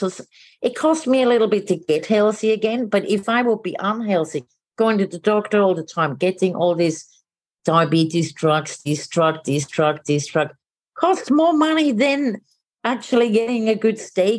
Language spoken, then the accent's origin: English; Switzerland; Well, I'm from Switzerland.